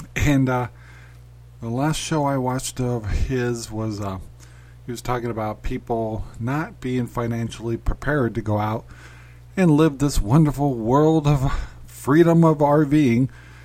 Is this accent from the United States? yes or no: yes; Arizona, United States; maybe I'm more sensitive to it because I'm from Arizona.